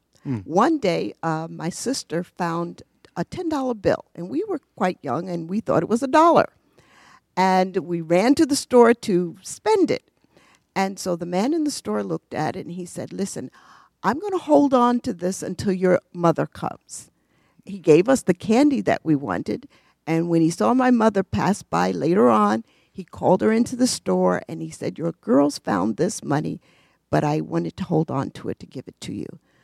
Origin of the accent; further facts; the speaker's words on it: New York City, New York, United States; I went to elementary and junior high school in Harlem.